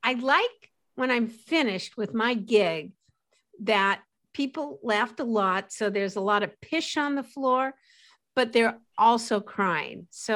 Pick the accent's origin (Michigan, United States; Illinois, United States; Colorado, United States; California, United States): California, United States; Los Angeles; I grew up in Los Angeles and I was working the birthday party circuit like you wouldn't believe.